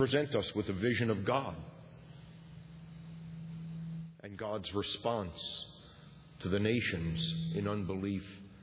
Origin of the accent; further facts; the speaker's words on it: Bronx, New York, United States; I'm from the Bronx. Come on, me and you.